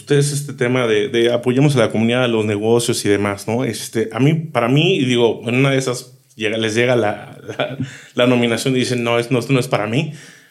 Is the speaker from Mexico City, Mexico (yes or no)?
no; Querétaro, Mexico; Yo a veces no sé si soy queretano o soy cibateño, ¿no?